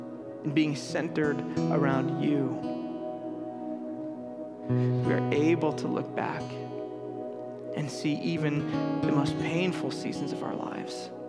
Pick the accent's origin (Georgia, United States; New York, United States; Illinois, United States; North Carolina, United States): Illinois, United States; Chicago; Like I grew up, born and raised in Chicago. I'd never seen a mountain before.